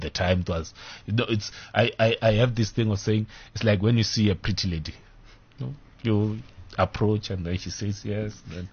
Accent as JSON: {"language": "English", "town": "Tzaneen", "region": "Limpopo", "country": "South Africa", "said": "I'm from Kazankulu, Tzaneen."}